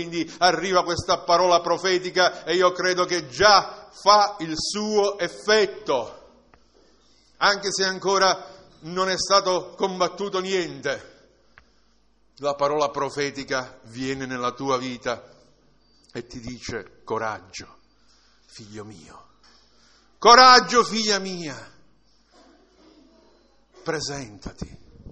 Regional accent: Palermo, Sicily, Italy; so che sono palermitano

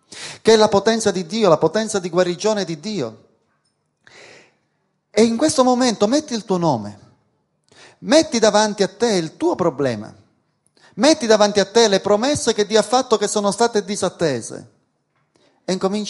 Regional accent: Sicily, Italy; E noi come siciliani abbiamo questa cultura di sospetto, perché siamo un popolo che siamo stati dominati

